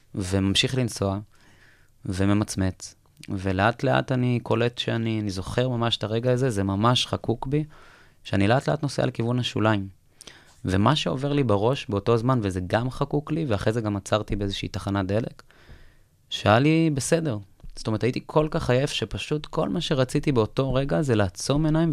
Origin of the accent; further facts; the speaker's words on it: Triangle, Israel; now in Herzliya, Israel; אני חי, אני גר עכשיו בהרצליה, אבל במקור אני מאזור, אני גם מושב סלית, אבל אזור המשולש.